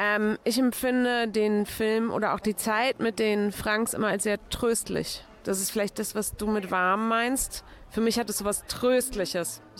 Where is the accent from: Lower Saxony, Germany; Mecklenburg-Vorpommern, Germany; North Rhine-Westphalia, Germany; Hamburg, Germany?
Hamburg, Germany; Ich bin aus Hamburg, da gibt es den Dom.